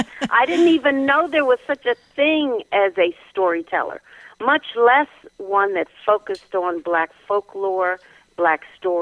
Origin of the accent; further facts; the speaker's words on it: Pennsylvania, United States; I grew up not far, really in the suburbs of Philadelphia. I grew up in Bucks County.